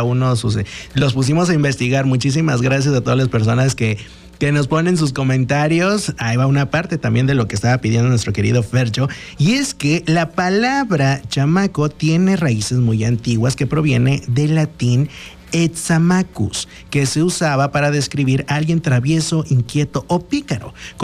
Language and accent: Spanish; Mexico; recabar e investigar este acervo que tenemos como cultura mexicana